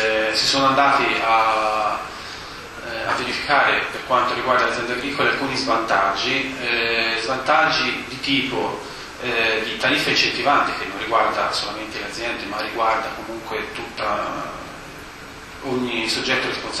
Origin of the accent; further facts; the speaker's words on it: Tuscany, Italy; accent: Tuscan; come si sente dall'accento sono toscano